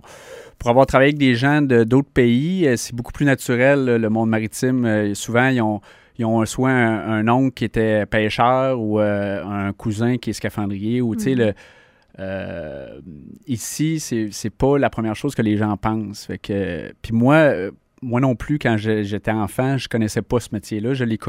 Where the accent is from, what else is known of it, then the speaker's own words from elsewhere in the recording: Mont-Sainte-Anne, Quebec, Canada; first language English; French is a second language; Puis moi, j'ai grandi au Mont-Saint-Anne, un endroit très touristique. J'ai grandi dans une famille anglophone, donc je parlais anglais.